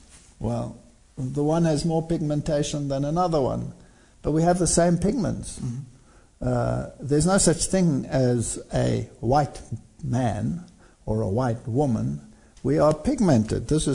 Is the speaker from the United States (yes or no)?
no; South Africa; And we come from South Africa, where it is touchy to the power of 10.